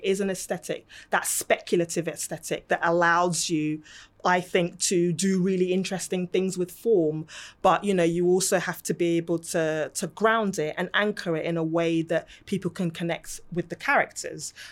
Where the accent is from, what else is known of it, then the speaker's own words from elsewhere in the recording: Lagos, Nigeria; moved away; also born or lived in Hull; growing up in Nigeria, in Lagos, the heat, you know, the vibrancy, the flavours, that was intense and also amazing. And then the transition coming to Hull and it's really cold.